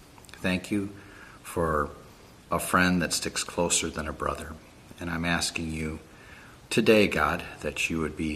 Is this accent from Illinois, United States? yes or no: yes; Chicago, Illinois, United States; I want to take you back to my life in the 60s. I'm growing up in Chicago.